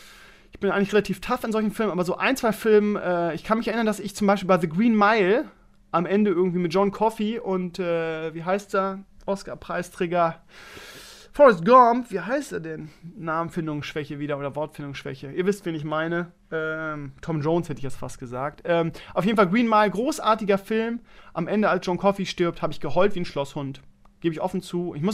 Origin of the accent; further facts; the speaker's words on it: Bremen, Germany; ich komme aus Bremen-Gröpeling, von daher lässt sich das nicht verhindern.